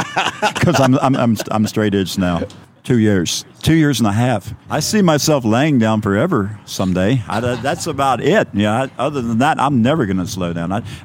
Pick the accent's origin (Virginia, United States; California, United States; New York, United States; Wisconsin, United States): Virginia, United States; Leesburg; Basically, where I grew up at was in Leesburg, Virginia. It's near D.C.